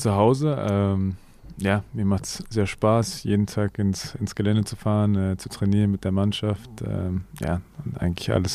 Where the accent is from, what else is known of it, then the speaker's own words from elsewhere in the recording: Berlin, Germany; born there; Also geboren in Charlottenburg, dann habe ich in Charlottenburg gewohnt, dann ein bisschen in Wedding, dann wieder außerhalb, auch in Falkensee, kurz Zehlendorf. Und dann am Ende war ich in Haselhorst für mehrere Jahre